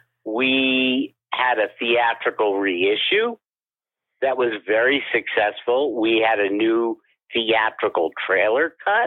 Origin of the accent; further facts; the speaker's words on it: New York, United States; I grew up in New York, where they showed Singing in the Rain, which is a 103-minute film, in a 90-minute time slot.